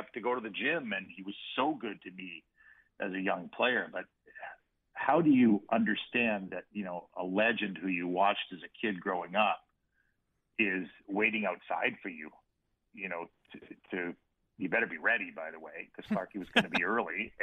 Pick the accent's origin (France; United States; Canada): Canada; Toronto, Ontario; when I was growing up in Toronto.